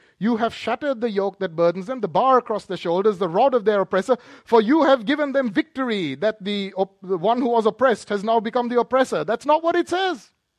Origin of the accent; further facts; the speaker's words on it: Australia; that is now part of our history as Australian people.